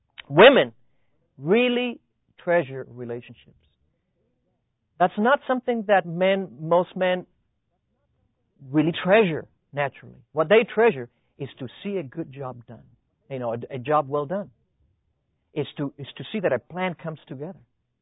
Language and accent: English; Tennessee, United States; now in Maryland, United States; They've been living out here in Maryland and we are from Tennessee.